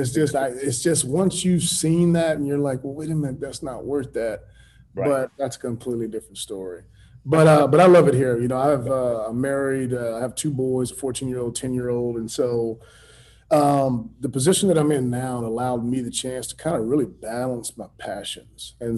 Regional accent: San Antonio, Texas, United States; And so, you know, when I grew up, I grew up in San Antonio, Texas.

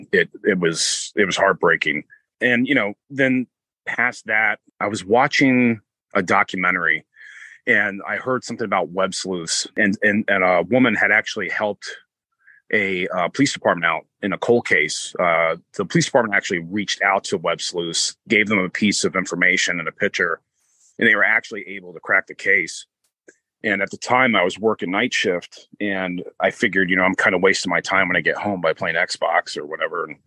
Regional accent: Florida, United States; now in Connecticut, United States; I'm originally from Pasco County, Florida, where this case originated from, and I currently live in Connecticut.

